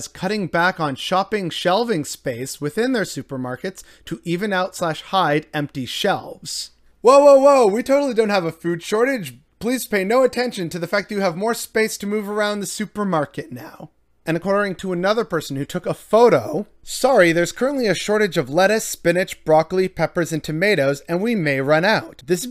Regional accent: Canada; because I'm a Canadian and I have to have a little bit of CanCon in the Sunday sum up

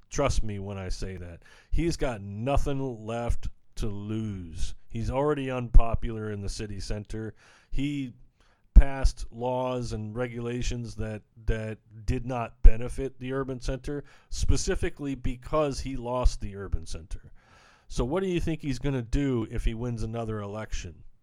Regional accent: United States; I'm American, so the closest I've got is, you know, Trump, and it's done horrible things to the United States.

